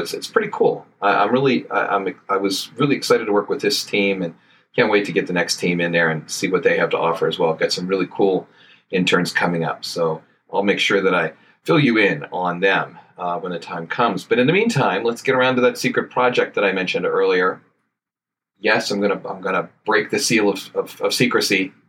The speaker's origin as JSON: {"language": "English", "town": "Johnstown", "region": "Pennsylvania", "country": "United States", "tie": "born or raised there", "said": "And Steve was originally from my hometown, where I currently live, the town of Johnstown, Pennsylvania."}